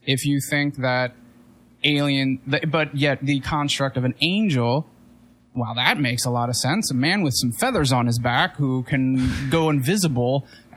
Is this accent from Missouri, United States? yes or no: yes; Missouri, United States; I'm from Missouri. It's the show me state.